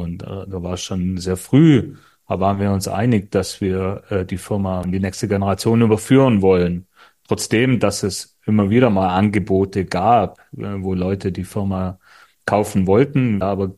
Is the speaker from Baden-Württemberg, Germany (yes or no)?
yes; Baden-Württemberg, Germany; Wir sind ja aus Schwaben.